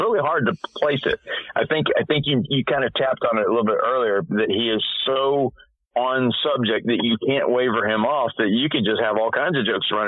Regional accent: Tallahassee, Florida, United States; I'm like, but he didn't know I'm from Tallahassee, so it was kind of funny.

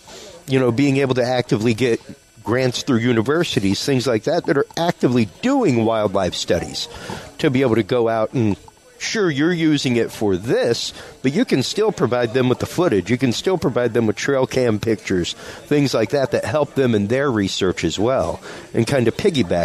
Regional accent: Houston, Texas, United States; Like, growing up in Houston for me in the 80s, the gargoyle incident that Daniel was talking about, I remember that being spoken about.

